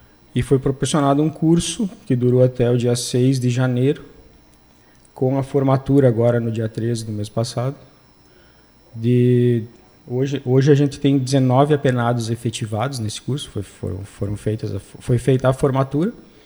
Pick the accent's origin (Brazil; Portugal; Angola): Brazil; Frederico Westphalen, Rio Grande do Sul; also born or lived in Rodeio Bonito; sou natural de Rodeio Bonito, mas a gente morou a vida toda praticamente em Frederico Westphalen. E eu vim justamente em 2008 para cá